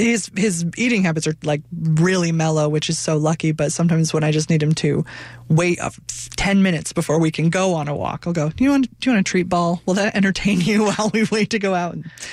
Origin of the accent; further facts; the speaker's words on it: Amsterdam, North Holland, Netherlands; and I'm from Amsterdam.